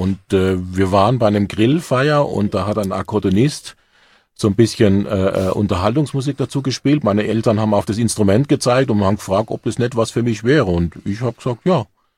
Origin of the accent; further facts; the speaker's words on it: Heidelberg, Baden-Württemberg, Germany; Also ursprünglich bin ich in Heidelberg geboren, aufgewachsen und habe dort an der Musikschule Akkordeon gelernt